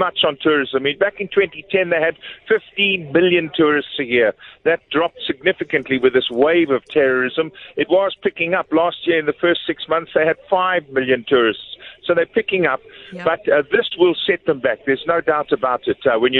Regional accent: South Africa; I was very popular as a South African

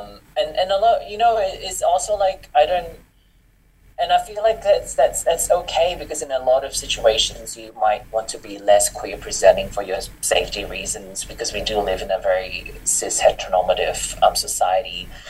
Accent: Malaysia; growing up in Malaysia

